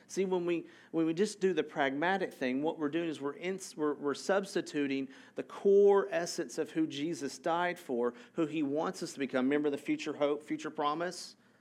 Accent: Tennessee, United States; Like, I'm from Tennessee.

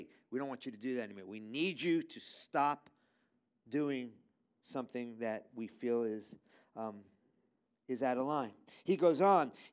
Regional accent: New York City, New York, United States; Just remember, I am a person that was born and raised in New York City.

